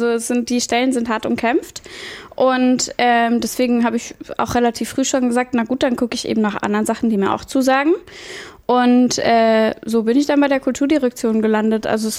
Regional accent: Bavaria, Germany; moved away as an adult; Ja, ich komme aus Bayern.

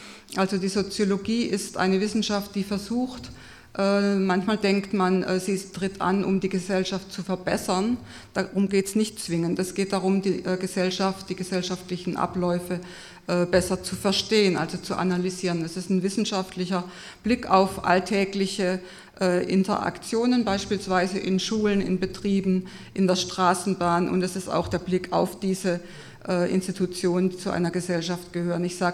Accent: Baden-Württemberg, Germany; moved away as an adult; also born or lived in Bochum; Im Ruhrgebiet wurde ich wahlweise als Schwäbin oder als Österreicherin eingeordnet.

